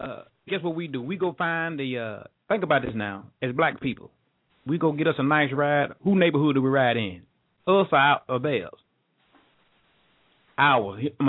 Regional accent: Mississippi, United States; I was born and raised in Mississippi.

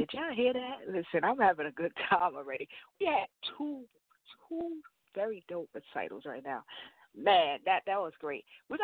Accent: New York, United States; I heard it because I'm from New York, too, so I can pick them up.

